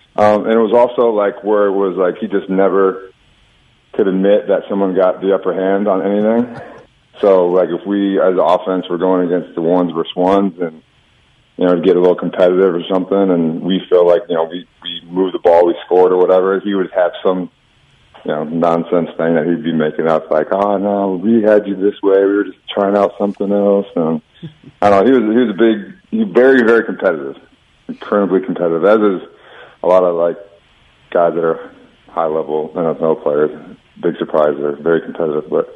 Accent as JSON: {"language": "English", "region": "Michigan", "country": "United States", "said": "You know, I was from Central Michigan, and I think we got to play maybe that week during the Senior Bowl"}